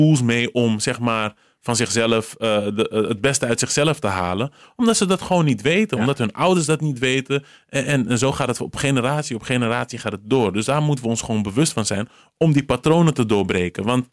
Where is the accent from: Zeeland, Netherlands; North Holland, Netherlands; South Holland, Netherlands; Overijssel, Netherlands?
North Holland, Netherlands; Amsterdam; ik ben deels opgegroeid in Amsterdam-Noord, Vogelbuurt.